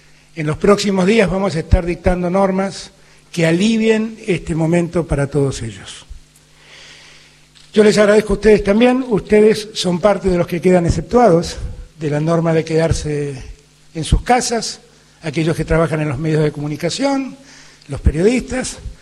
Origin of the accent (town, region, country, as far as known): Argentina